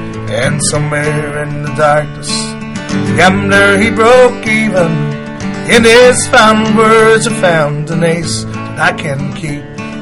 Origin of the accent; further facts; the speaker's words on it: London, United Kingdom; I was born in North London, Holloway Road, born in Red. Went to school in Wood Green.